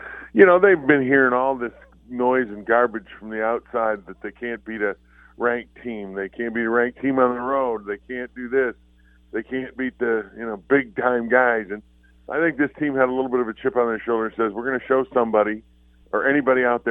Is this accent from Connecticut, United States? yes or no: no; East Lansing, Michigan, United States; just because I'm from East Lansing.